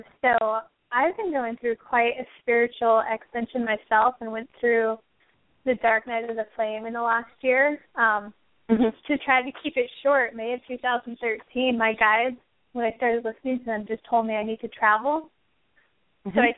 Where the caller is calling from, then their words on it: Tennessee, United States; Oh, you need to call from Tennessee.